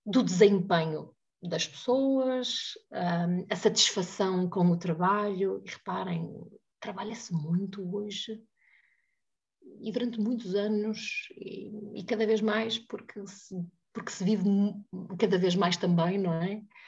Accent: Santa Maria da Feira, Aveiro, Portugal; also born or lived in Porto; Nasci no Porto e vivi grande parte da minha vida em Santa Maria da Feira, a terra do castelo mais bonito de Portugal.

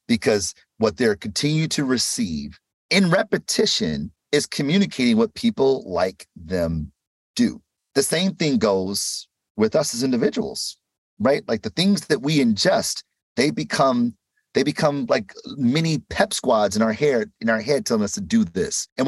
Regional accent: Detroit, Michigan, United States; Like I was from Detroit, studied math.

